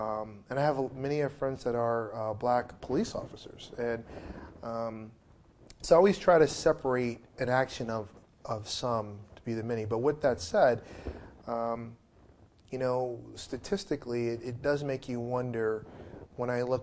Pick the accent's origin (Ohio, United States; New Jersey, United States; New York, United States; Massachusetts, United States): New York, United States; Newburgh; especially growing up in Newburgh, New York, when I would hang out.